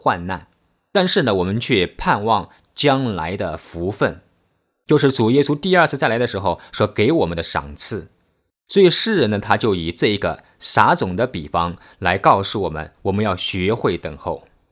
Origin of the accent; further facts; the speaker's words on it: China; 我们中国人也讲汗流浃背